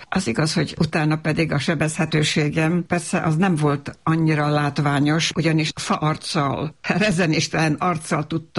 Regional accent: Novi Sad, Vojvodina, Serbia; born or raised there

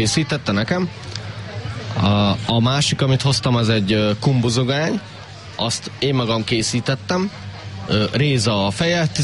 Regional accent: Túrkeve, Jász-Nagykun-Szolnok, Hungary; born there; Kun hagyományőrző vagyok, itt születtem Turkevén.

